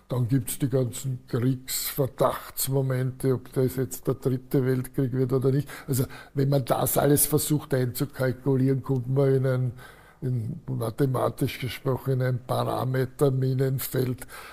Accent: Austria; wir als Österreicher sind nicht gut beraten. Also, da bin ich also eher ein Austro, darf man das überhaupt noch sagen, ein Austropatriot.

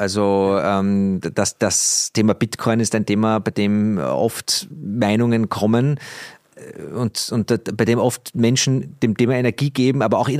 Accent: Perchtoldsdorf, Lower Austria, Austria; Ich bin 83. Ich komme aus Berchtesdorf

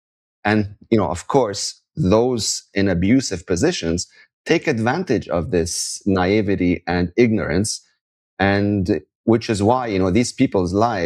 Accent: India; as an Indian citizen, I would highly recommend you save yourself and ignore these people

